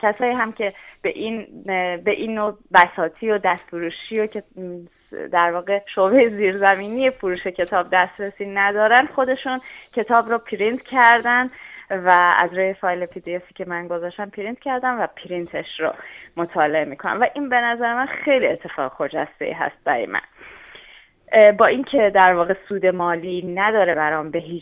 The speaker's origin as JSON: {"language": "Persian", "country": "Iran", "moved": "yes", "said": "الان چند سالی هستش که خارج از ایرانم و البته به اجبار."}